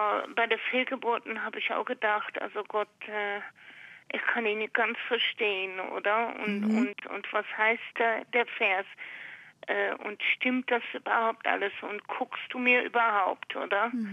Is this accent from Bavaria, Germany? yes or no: no; Düsseldorf, North Rhine-Westphalia, Germany; ich komme aus Düsseldorf